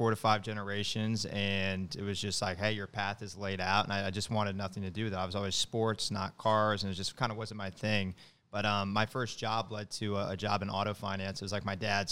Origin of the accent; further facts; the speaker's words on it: Buffalo, New York, United States; I grew up in Buffalo, went to school at St. Bonaventure, and, you know, just never got away from home.